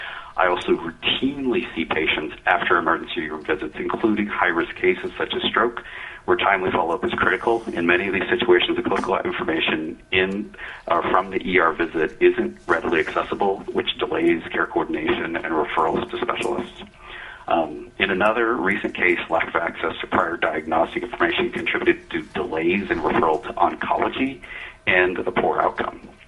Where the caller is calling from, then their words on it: Bethel, Alaska, United States; I'm calling from Bethel, Alaska, and I work as a physician providing care in a rural setting.